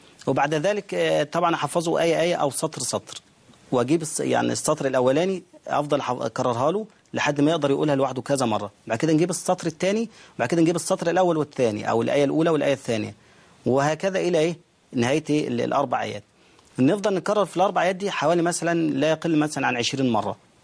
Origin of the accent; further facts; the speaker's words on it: Al-Fant, Beni Suef Governorate, Egypt; من قريتنا، قرية الفنت محافظة بن سويف وممن حولها من القرى.